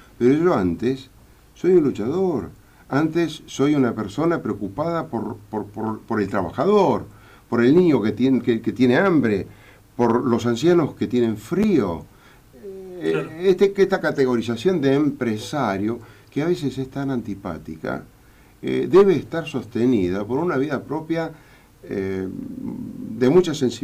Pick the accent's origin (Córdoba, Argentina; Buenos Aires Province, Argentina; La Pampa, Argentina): Córdoba, Argentina; Justiniano Posse; Provengo de Justiniano Pozo, un pueblo de la provincia de Córdoba, no nací en Nueva York.